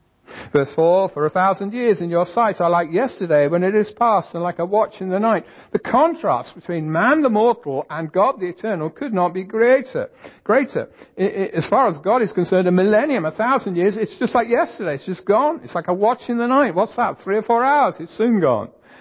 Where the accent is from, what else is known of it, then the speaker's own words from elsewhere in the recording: England, United Kingdom; As we say, sorry, those of you who are not English, but as we English people say, an Englishman's home is his castle.